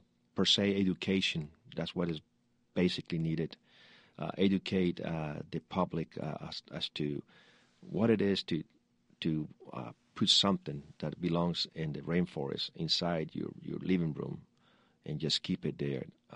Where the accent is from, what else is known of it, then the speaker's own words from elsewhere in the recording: Colombia; since I grew up in Colombia, I could tell you